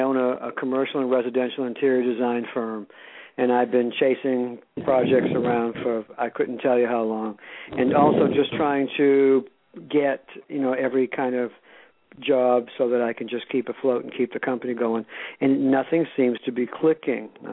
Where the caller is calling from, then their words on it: Massachusetts, United States; Right outside of Boston in Massachusetts.